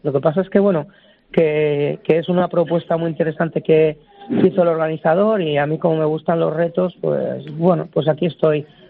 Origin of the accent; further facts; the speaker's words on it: Íscar, Castile and León, Spain; born there; realmente yo nací en Íscara, en un pueblo, pero bueno, que el haber nacido en un sitio frío